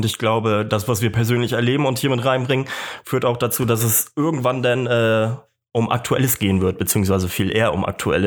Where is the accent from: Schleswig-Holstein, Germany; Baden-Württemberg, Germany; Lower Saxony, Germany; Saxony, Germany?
Schleswig-Holstein, Germany; Kiel; moved away as an adult; now in Munich, Germany; ich komme ursprünglich auch aus Kiel, beziehungsweise ich bin dort nicht geboren, aber ich bin dort groß geworden, habe den Großteil meines Lebens dort verbracht und wohne jetzt seit November im wunderbaren, wunderschönen München.